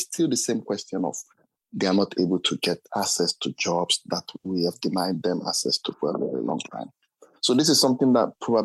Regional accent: Nigeria; moved away as an adult; now in Finland; I'm from Nigeria originally. I've been able to live in this part of the world for well over two decades. I lived over two decades in my country also.

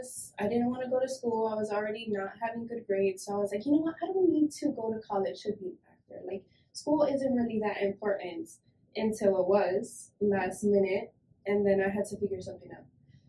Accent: West Palm Beach, Florida, United States; I am from here, West Palm Beach, Florida, born and raised.

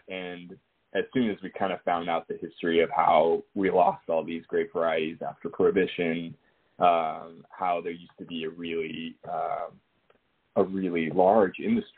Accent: Mexico City, Mexico; I grew up in Mexico, in Mexico City. That's where my family's from and where they currently are.

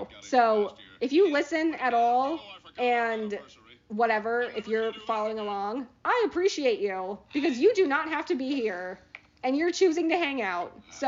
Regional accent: Connecticut, United States; So, anyway, again … from Connecticut.

